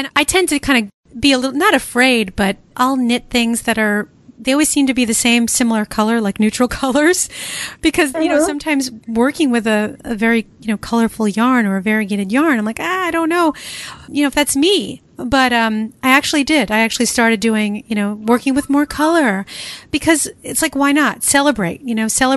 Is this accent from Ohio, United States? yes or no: no; New York, United States; I'm from New York and I never heard that.